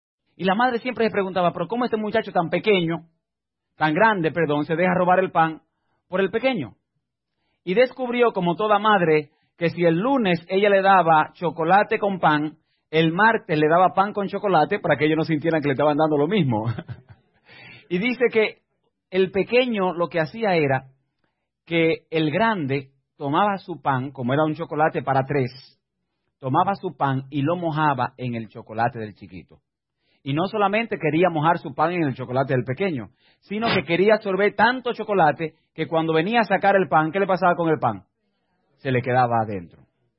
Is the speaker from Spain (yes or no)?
no; Dominican Republic; born there; En mi país donde nací, la República Dominicana, el desayuno de ese país es quizás diferente a su país.